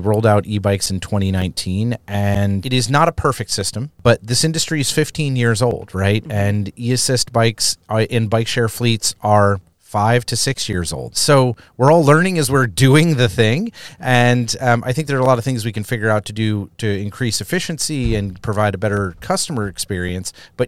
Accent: East Coast, United States; I grew up on the East Coast, and transit is a different animal on the East Coast.

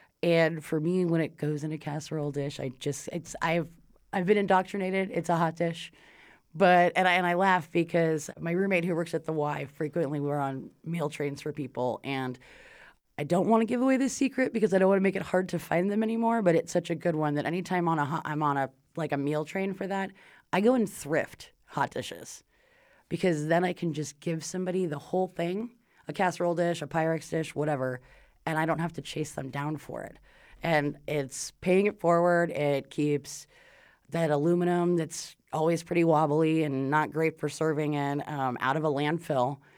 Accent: West Coast, United States; now in North Dakota, United States; I am not from North Dakota. I grew up on the West Coast.

